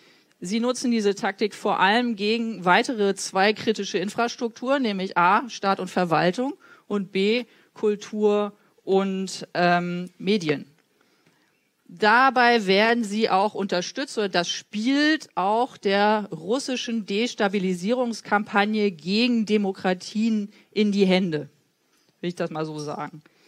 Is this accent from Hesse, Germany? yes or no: yes; Frankfurt, Hesse, Germany; Ich komme ja aus Frankfurt